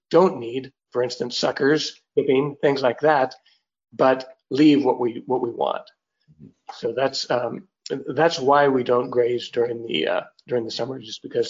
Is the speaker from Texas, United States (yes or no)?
yes; Texas, United States; I grew up in Texas, so I can make fun of Texans